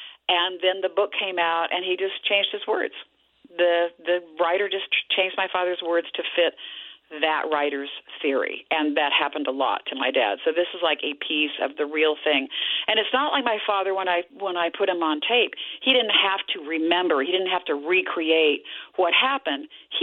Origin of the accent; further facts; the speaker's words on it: Dallas, Texas, United States; because I grew up in Dallas